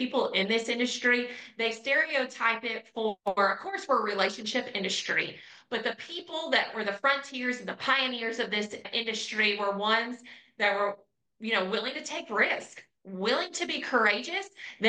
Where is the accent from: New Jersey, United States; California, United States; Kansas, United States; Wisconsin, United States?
Kansas, United States; I came from Kansas and landed in Texas.